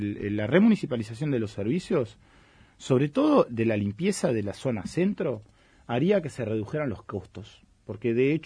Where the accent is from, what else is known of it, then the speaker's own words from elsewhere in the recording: Montevideo, Uruguay; lo voy a decir como montevideano.